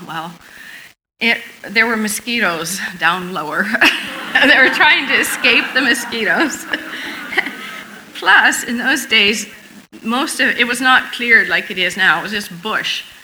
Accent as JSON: {"language": "English", "country": "Ethiopia", "tie": "born or raised there", "also_born_or_lived": "Sudan", "lives_now": "United States", "said": "I grew up in the mission field. I was born in Sudan, went to school in Ethiopia. After that, I came to the U.S. for college"}